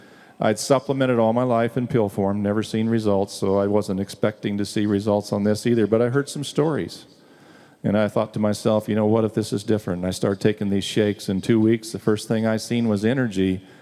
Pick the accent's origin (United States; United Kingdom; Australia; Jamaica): United States; Piedmont, South Dakota; from Piedmont, South Dakota. Grew up on a ranch in western South Dakota, about 30 miles out of Rapid City